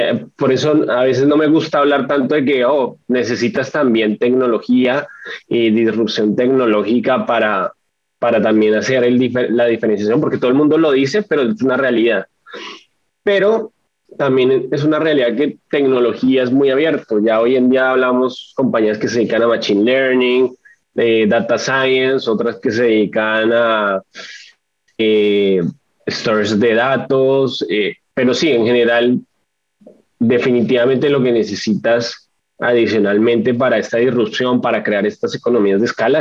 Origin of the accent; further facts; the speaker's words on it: Colombia; yo que soy colombiano